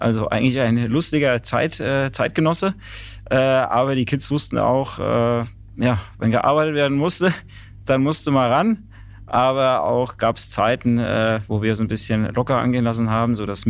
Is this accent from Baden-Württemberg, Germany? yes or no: no; Wölfersheim, Hesse, Germany; now in Münzenberg, Germany; Ich bin in Friedberg geboren, aufgewachsen in Wölversheim und wohnhaft jetzt in Münzenberg.